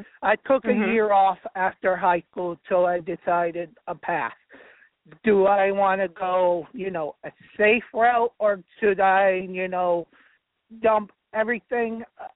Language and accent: English; Latham, New York, United States; just a few minutes from my hometown of Latham. The school is in Troy, New York, one of the suburbs of Albany.